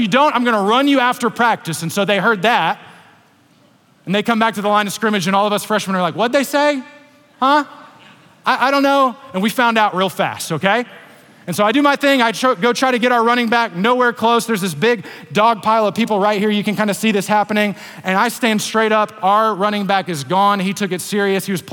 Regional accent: Beaumont, Texas, United States; I grew up in Beaumont, and when you're outside of the Southeast Texas area, you can say, Beaumont's like Houston, it's right there

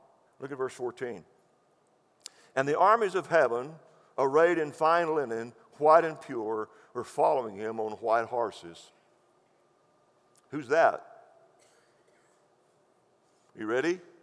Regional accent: Texas, United States; but that's okay because I'm from West Texas.

